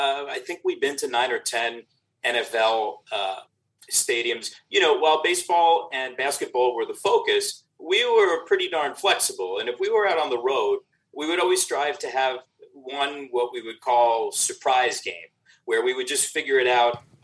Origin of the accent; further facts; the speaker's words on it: New York, United States; I grew up in New York on the East Coast when it was the WWWF.